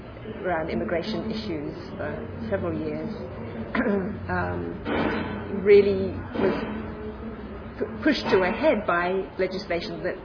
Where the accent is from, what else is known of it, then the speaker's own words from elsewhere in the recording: England, United Kingdom; I come from England, by the way.